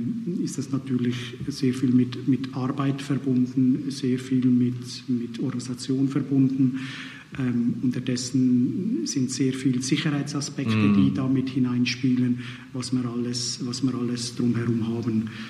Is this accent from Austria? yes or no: no; Switzerland; now in Bad Kissingen, Germany; Das Rakoczy-Fest selber kenne ich, seitdem ich 1997 nach Bad Kissingen gekommen bin. Ich bin ja ursprünglich aus der Schweiz.